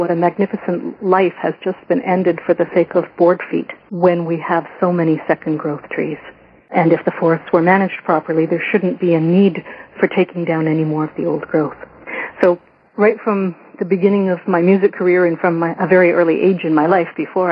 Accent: Ontario, Canada; I grew up in Ontario

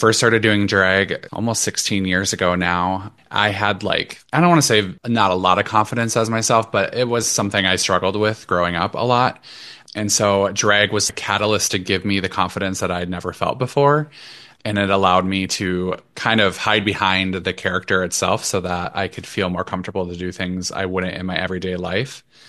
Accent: Wisconsin, United States; I grew up in the Chippewa Valley here. And just always knew I wanted more than what was offered here.

